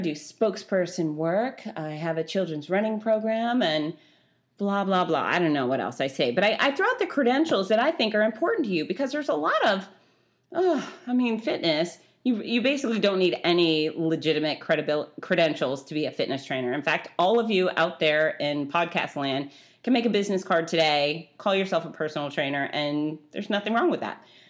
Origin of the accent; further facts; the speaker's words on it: Florida, United States; We're from South Florida, and, you know, the fruit in Florida is fantastic to begin with.